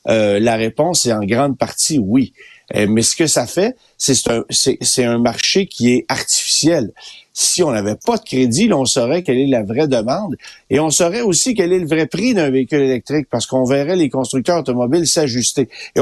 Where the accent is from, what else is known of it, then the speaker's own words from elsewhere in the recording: Quebec, Canada; chez nous, au Québec